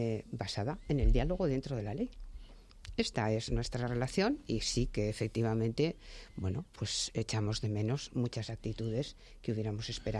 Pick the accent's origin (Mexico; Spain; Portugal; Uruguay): Spain; Basque Country; Yo que vengo del País Vasco, ¿no?